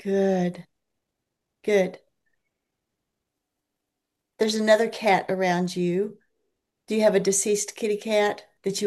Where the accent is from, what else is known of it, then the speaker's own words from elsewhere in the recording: United States; I live in Texas, so I'm an American.